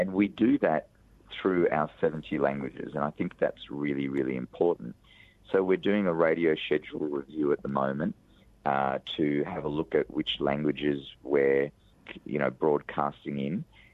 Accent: Australia; yes, I'm Australian first, but I don't think I would be who I was without the Egyptian culture and the Egyptian values that my parents instilled in me.

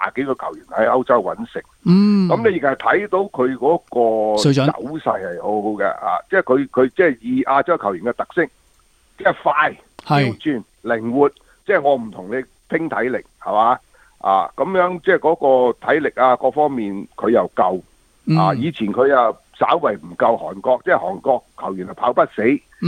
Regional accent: China; 我哋中国人以前话友谊第一

